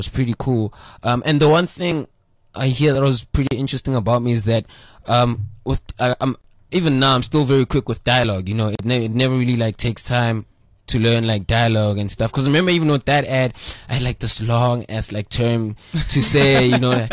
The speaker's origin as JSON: {"language": "English", "town": "Johannesburg", "region": "Gauteng", "country": "South Africa", "tie": "born or raised there", "said": "So, I'm a 22-year-old boy from Johannesburg, CBD. I'm a city boy. I was born in Johannesburg General Hospital, grew up in Hillbrow for the first 9 years of my life, Joubert mm-hmm. Park to be specific."}